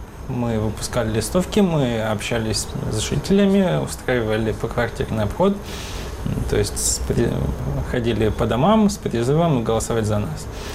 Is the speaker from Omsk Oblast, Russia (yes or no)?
yes; Omsk, Omsk Oblast, Russia; now in Moscow, Russia; Я не москвич, я приезжий из Омска, но несколько лет живу в Москве.